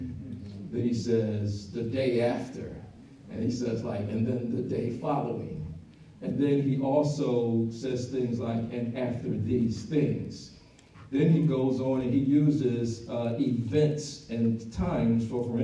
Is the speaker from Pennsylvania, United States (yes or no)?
yes; Philadelphia, Pennsylvania, United States; I mean, I do know that the Philadelphia Eagles are the champions. They did win the Super Bowl. It is my hometown.